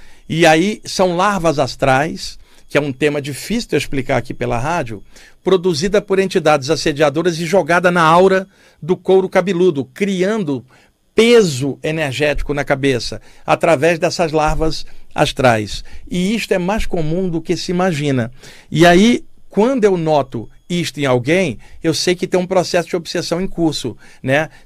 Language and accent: Portuguese; Rio de Janeiro, Brazil; porque eu sou carioca